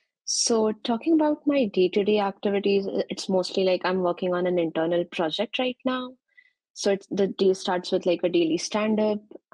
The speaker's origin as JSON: {"language": "English", "country": "India", "moved": "as an adult", "lives_now": "United States", "said": "So I'm originally from India. I did my bachelor's from India. And then I worked a bit for like 7-8 months in Accenture as a software engineer. And I came to US for my master's in computer science."}